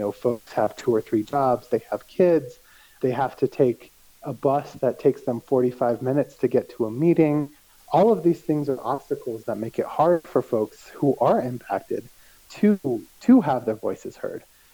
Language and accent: English; Santa Fe, New Mexico, United States; Well, I was born and raised here in Santa Fe.